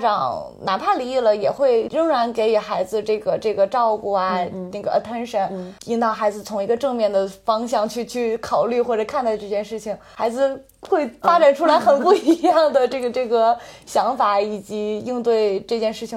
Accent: Beijing, China; 因为我也从小在北京长大

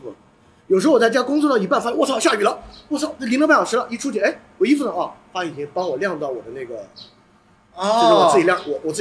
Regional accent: Sichuan, China; 就是我小时候在四川那种

